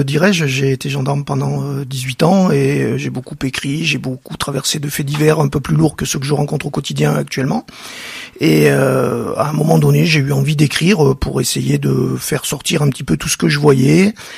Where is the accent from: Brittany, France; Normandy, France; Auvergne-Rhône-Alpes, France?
Auvergne-Rhône-Alpes, France; Voiron; born there; le département de l'Isère d'où je suis natif puisque je suis né à Voiron